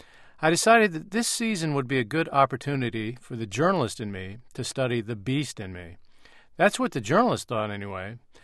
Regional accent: North Carolina, United States; And I guess it was just growing up in North Carolina, the same way Alabama-Auburn fans grow up with this sort of great divide between them.

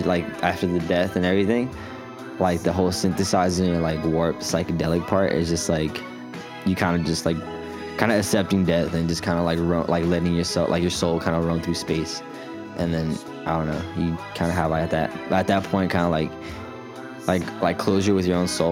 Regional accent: Hawthorne, California, United States; I'm from Hawthorne, California. I'm 19 years old.

